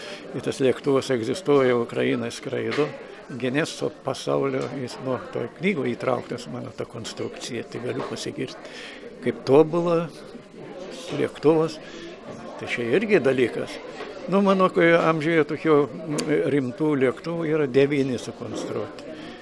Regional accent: Samogitia, Lithuania; now in Panevėžys, Lithuania; aš žemaitis, apsiženėjau aukštaitę ir atsidūriau Panevėžio, kaip sako, srity, o čia mieste ir atsiradau, pasidarau Rožyno, reiškia, gyventoje.

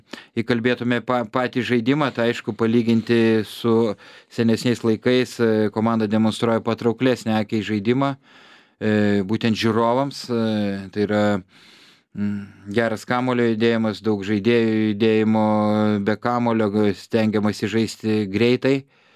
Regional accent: Panevėžys, Panevėžys County, Lithuania; Panevėžio Lietkabelis, mano gimtojo miesto komanda

